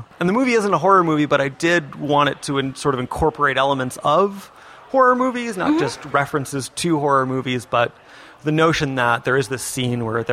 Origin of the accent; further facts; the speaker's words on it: Virginia, United States; And we're from the Northern Virginia area, and … would play a show in DC around that time every December.